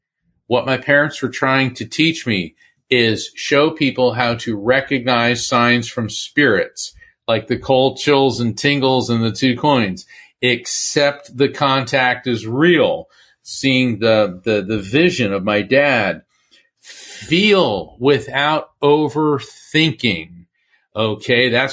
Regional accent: Florida, United States; we grew up in East Coast, Central Florida, and the surfing culture.

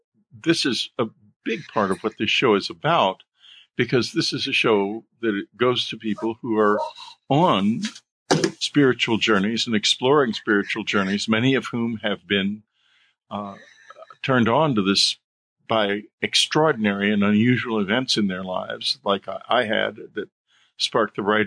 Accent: San Antonio, Texas, United States; I met and talked to some Masons who were in my hometown of San Antonio

